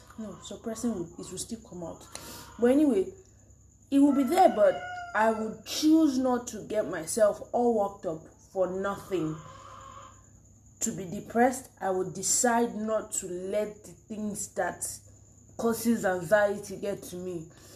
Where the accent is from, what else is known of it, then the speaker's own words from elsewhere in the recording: Nigeria; But then I'm a Nigerian. What do you expect?